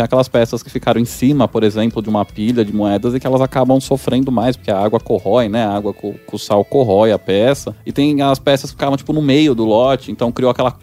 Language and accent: Portuguese; Brazil; as peças que eu mais gosto são as brasileiras, porque a gente é brasileiro, né?